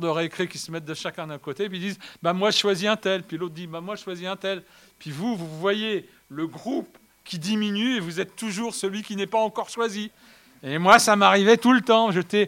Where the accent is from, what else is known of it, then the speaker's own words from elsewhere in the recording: Marseille, Provence-Alpes-Côte d'Azur, France; born there; Quand je suis né à Marseille, vraiment par hasard, hein, ma mère était là-bas depuis quelques années, elle a rencontré mon père et je suis arrivé.